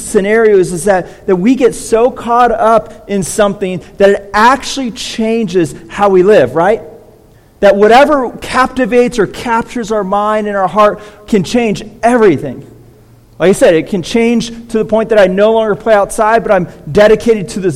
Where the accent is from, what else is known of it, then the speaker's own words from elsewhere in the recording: California, United States; growing up in California, it's not cold, so you get to play outside.